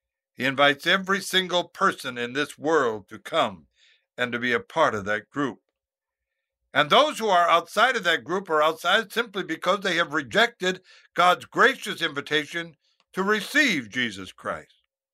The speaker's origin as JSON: {"language": "English", "region": "Maine", "country": "United States", "tie": "born or raised there", "said": "On this Sunday, I will be in my home state of Maine."}